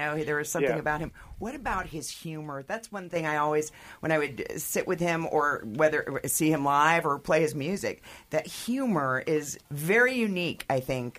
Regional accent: Atlanta, Georgia, United States; I mean, I grew up here in Atlanta.

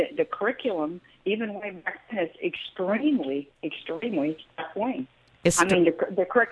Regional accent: Lake City, United States; I'm from Lake City.

